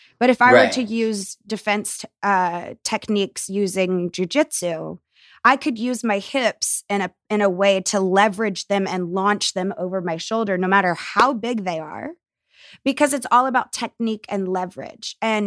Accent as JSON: {"language": "English", "region": "the South", "country": "United States", "tie": "born or raised there", "said": "as a kid growing up in the South"}